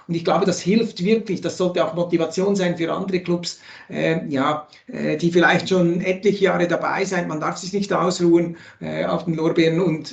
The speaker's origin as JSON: {"language": "German", "country": "Switzerland", "said": "ich als Schweizer"}